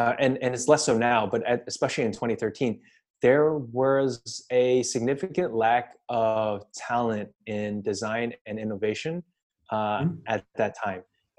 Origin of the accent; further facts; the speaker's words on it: United States; the client just resonates with me because I'm American and I know where they're coming from